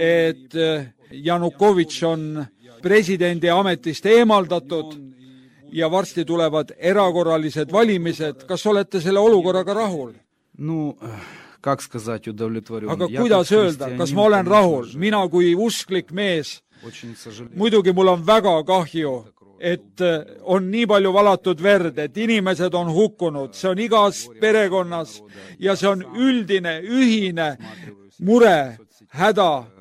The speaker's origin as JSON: {"language": "Estonian", "region": "Kyiv", "country": "Ukraine", "said": "olen Ukrainas, Kiievist."}